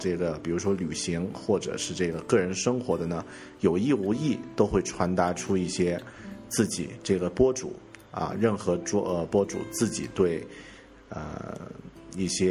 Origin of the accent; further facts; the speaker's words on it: Yunnan, China; 作为云南人，作为咱们南方人呢，最致命的发音呢有两个，呢和了，还有嗯和嗯啊，那这个前鼻音后鼻音我们基本分不清楚，呢了也基本分不清楚。